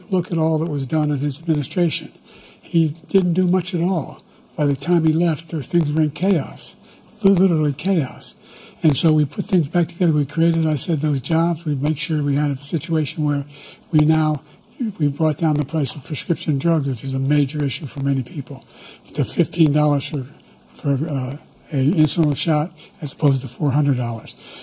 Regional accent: Scranton, Pennsylvania, United States; I come from Scranton, Pennsylvania.

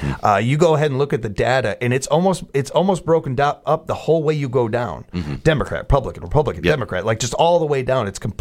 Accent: Illinois, United States; I am born and raised in Illinois from there and everything.

